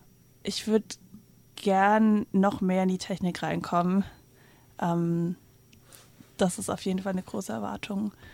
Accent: Stuttgart, Baden-Württemberg, Germany; Ich komme aus Stuttgart und ich wohne auch noch in Stuttgart. Und ich pendel tatsächlich seit über 4 Jahren hierher mit dem Zug.

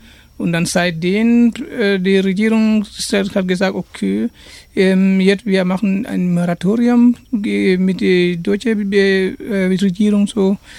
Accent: Gambia; German is a second language; now in Germany; aber wir kommen aus Gambia

